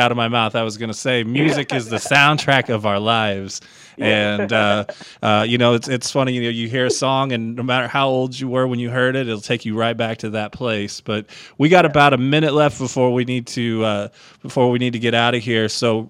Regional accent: St. Louis, Missouri, United States; moved away as an adult; now in New Orleans, United States; I'm originally from St. Louis, and I fell in love with New Orleans when I was in my early 20s, and so I had to live here.

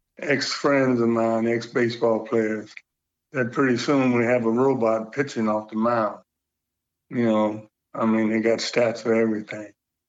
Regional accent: Cincinnati, Ohio, United States; So he just put the two together, me being from Cincinnati and … coming from Cincinnati.

